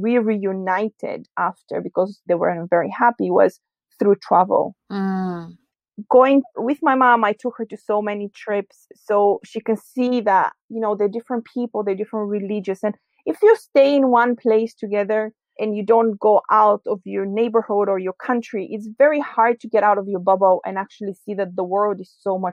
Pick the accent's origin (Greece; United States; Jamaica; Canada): Greece; I grew up in Greece